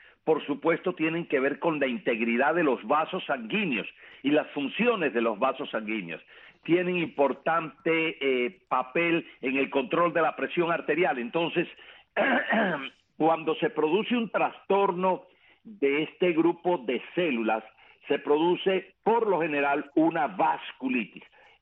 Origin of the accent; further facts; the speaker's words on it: Cuba; mis compatriotas cubanos y a mi tierra